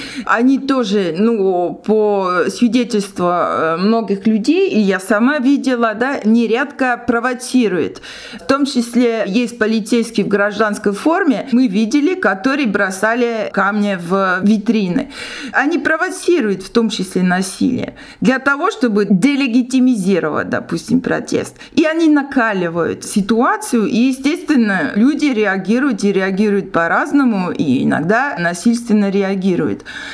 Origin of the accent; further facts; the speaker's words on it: Russia; я приезжаю из России, знаю, что в России там авторитаризм